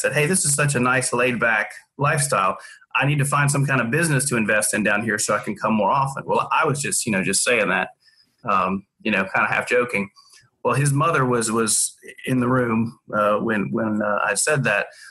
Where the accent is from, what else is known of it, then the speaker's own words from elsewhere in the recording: Hinesville, Georgia, United States; But I grew up in Hinesville, Georgia, over near Savannah. That's where there's a big military base there.